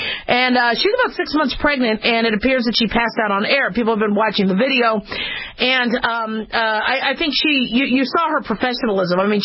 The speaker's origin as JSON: {"language": "English", "region": "Nevada", "country": "United States", "tie": "born or raised there", "said": "Those of us in Nevada, my hometown, thank you."}